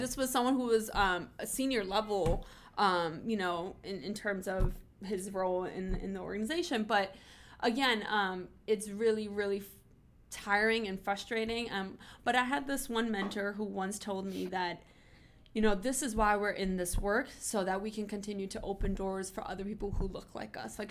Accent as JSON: {"language": "English", "town": "Brooklyn", "region": "New York", "country": "United States", "tie": "born or raised there", "said": "But like, so just imagine growing up in East New York, Brooklyn, being the only redhead"}